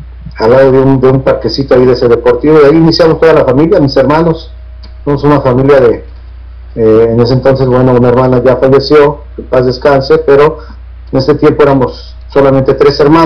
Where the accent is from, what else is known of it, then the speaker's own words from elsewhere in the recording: Mexico City, Mexico; now in Tijuana, Mexico; Radico en Tijuana. Soy de la Ciudad de México y radico aquí en Tijuana, ya soy más tijuanense que capitalino